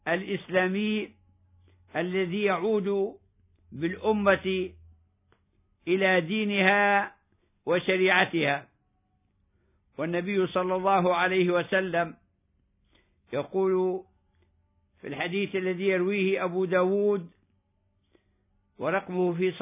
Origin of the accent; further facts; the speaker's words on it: Libya; لنعلم حقوقنا كليبيين فنلتزم بالمطالبة بها